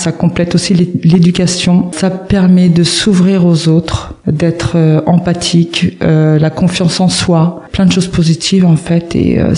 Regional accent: Alençon, Normandy, France; je suis née à Alençon et j'ai grandi dans le quartier de Persaigne. Et dans ce quartier-là, vous savez que c'est très multiculturel.

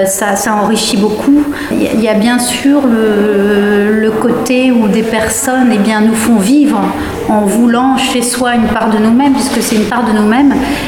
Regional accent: Pays de la Loire, France; born there; je suis née tout près d'ici, je suis née en Mayenne

